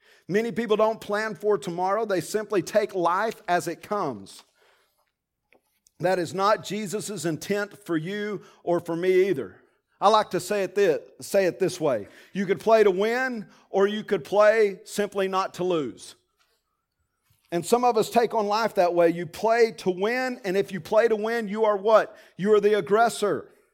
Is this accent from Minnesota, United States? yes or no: no; Tulia, Texas, United States; I grew up in Tulia, Texas. Most of you know that. Well, not in Tulia. I mean 15 miles east of Tulia.